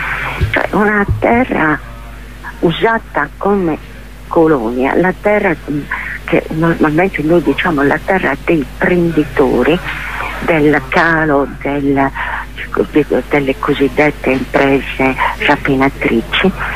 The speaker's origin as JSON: {"language": "Italian", "region": "Sardinia", "country": "Italy", "said": "La Sardegna è una terra estremamente appetibile. Peccato che ci siamo sardi."}